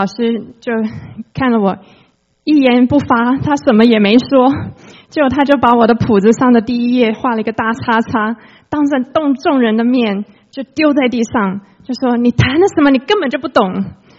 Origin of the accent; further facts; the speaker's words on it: Taiwan; 我从小是在台湾出生，我爸爸是美国人，我妈妈是台湾人。